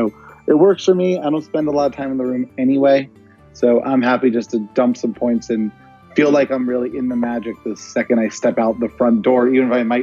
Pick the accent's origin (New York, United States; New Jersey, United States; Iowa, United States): New York, United States; I work in New York. I grew up in New York.